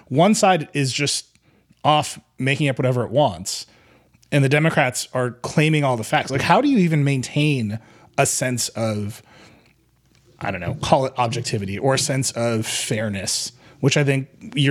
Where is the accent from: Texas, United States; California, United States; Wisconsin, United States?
Wisconsin, United States; And saying Ron Johnson, the senator from my home state, should basically say it didn't happen.